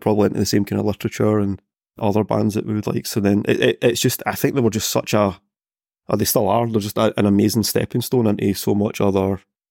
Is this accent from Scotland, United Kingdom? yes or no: yes; Glasgow, Scotland, United Kingdom; now in Finland; So I'm a Glaswegian. I'm a Scotsman, but I uprooted to Finland 8 years ago. So we live on the west coast of Finland.